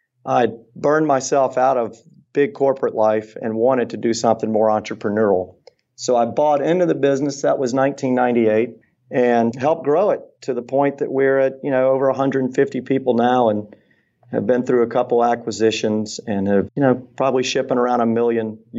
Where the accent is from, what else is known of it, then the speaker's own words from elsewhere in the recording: Augusta, Georgia, United States; Well, I grew up in Augusta, Georgia, and I probably didn't see it coming, but I should have.